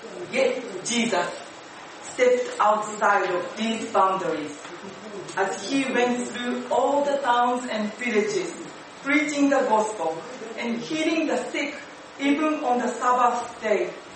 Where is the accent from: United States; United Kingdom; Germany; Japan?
Japan; now in Vancouver, Canada; I'm serving for Church Plant, the Church of All Nations, here in Vancouver. I come from Japan, where Christianity has been less than 1% of the population for decades.